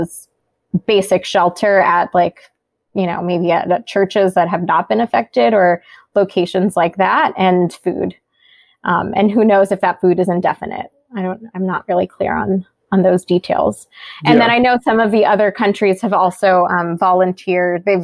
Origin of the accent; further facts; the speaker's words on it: United States; someone who's multicultural, born and raised in the United States.